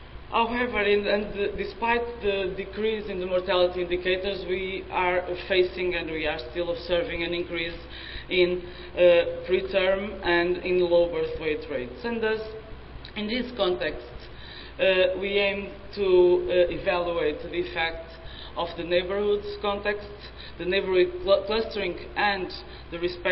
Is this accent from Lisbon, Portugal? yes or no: no; Porto, Porto District, Portugal; I'm the one from outside here. I'm from Portugal, from Porto, in the north of Portugal